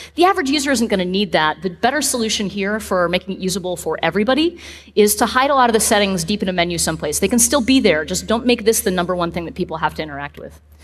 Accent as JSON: {"language": "English", "region": "California", "country": "United States", "said": "I'm from Southern California, and I tend to talk really fast"}